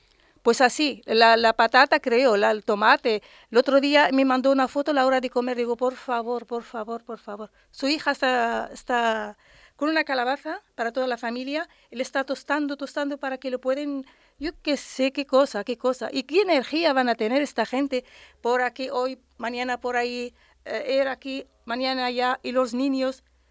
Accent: Tetouan, Tanger-Tetouan-Al Hoceima, Morocco; Spanish is a second language; yo soy de Tetuán, de Marruecos, perfectísimamente, he nacido, yo nacido en 1976.

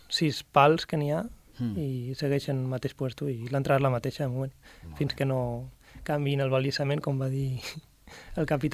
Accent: Formentera, Balearic Islands, Spain; jo com a formenterer crec que és

